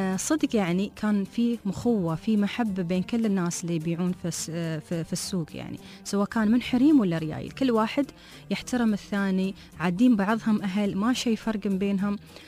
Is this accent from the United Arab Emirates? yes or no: yes; Dubai, United Arab Emirates; واحد من كبار التيار في سوق السمك عندنا في دبي